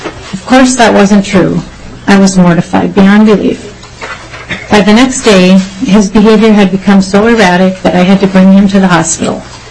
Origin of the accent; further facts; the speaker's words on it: Champlin, Minnesota, United States; and I'm from Champlin.